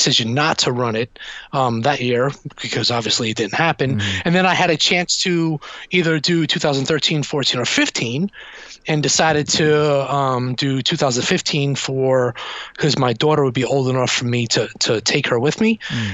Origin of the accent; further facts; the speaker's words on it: New York City, New York, United States; it's in my hometown. It's where I grew up, and it literally goes down the street where I hung out as a kid.